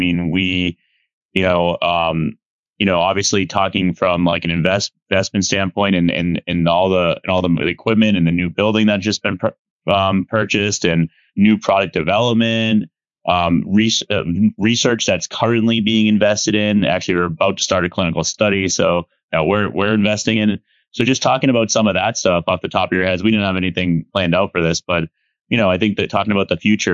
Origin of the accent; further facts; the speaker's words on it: Boston, Massachusetts, United States; I don't just say that because I'm from Boston